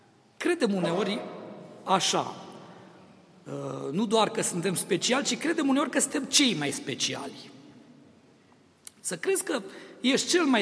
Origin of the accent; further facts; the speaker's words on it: Romania; nu suntem speciali pentru că suntem români, dar suntem deosebiți pentru că suntem români de ceilalți